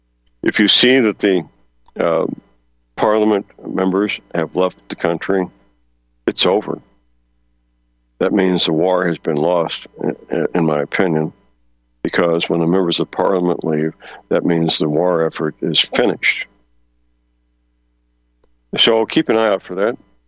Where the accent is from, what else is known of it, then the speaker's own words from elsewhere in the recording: Missouri, United States; I'm so glad that my home state is Missouri. It's a great state.